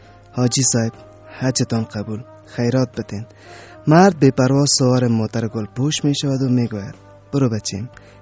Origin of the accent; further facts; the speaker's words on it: Sheberghan, Jowzjan, Afghanistan; born there; در شهر شبرغان به دنیا آمدم.